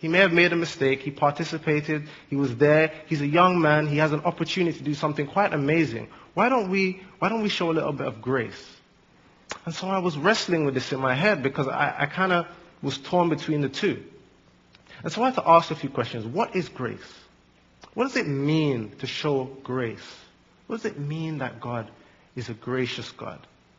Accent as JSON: {"language": "English", "region": "England", "country": "United Kingdom", "tie": "born or raised there", "also_born_or_lived": "Jamaica", "said": "I did grow up in Jamaica and moved to England. And so I did most of my growing up in England."}